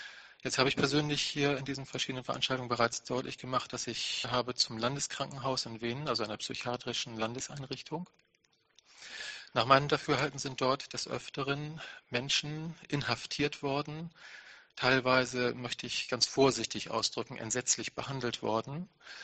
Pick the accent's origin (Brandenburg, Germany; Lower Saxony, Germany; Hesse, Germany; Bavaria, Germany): Lower Saxony, Germany; Oldenburg; ich komme aus Oldenburg. Einige werden jetzt gleich schmunzeln.